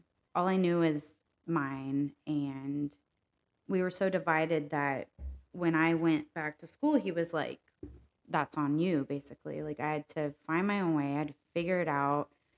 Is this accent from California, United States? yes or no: no; Indiana, United States; we're from Central Indiana. We went to Southern Indiana and we went to a nice distillery down there.